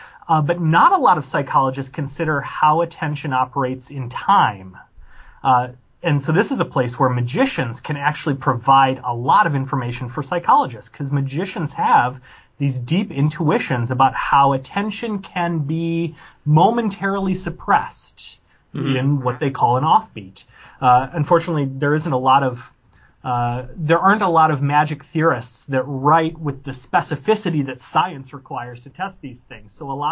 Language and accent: English; Illinois, United States; I was almost in Iowa. I was northwest corner.